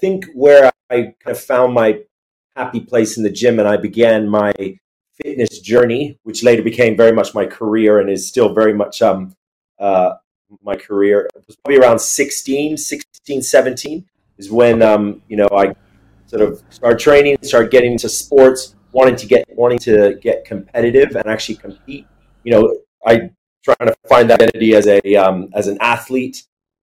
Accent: India; born there; accent: Californian; So I was born in India.

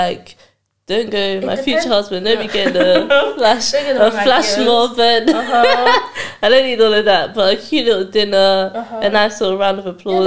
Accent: Nigeria; I'm Nigerian.

